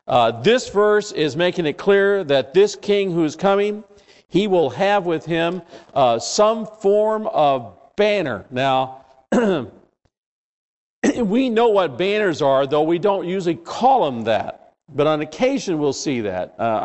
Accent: Scotland, United Kingdom; I'm not a Jew. I think I'm the farthest thing from a Jew because I'm Scottish.

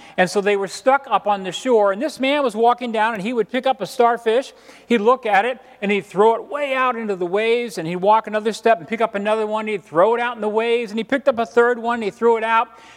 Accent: Florida, United States; I grew up in Florida.

